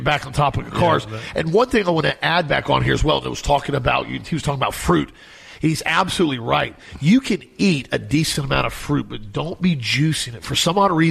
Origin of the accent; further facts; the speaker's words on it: Auburndale, Florida, United States; I remember growing up in Auburndale here